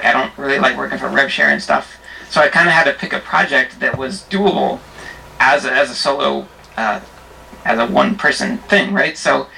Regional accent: Boston, Massachusetts, United States; I work, I'm from Boston, and I work next to, or around the Dejaban Studios

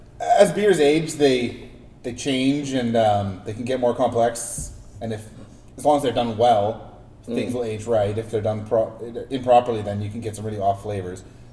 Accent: Surrey, British Columbia, Canada; I grew up in Surrey.

